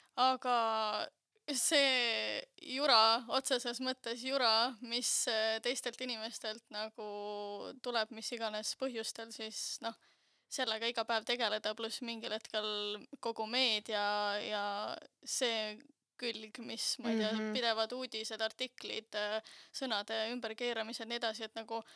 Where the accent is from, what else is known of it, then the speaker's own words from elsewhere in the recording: Jõgeva, Jõgeva County, Estonia; ma olen Jõgevalt pärit ja ma alustasin ka Jõgeval, nii et...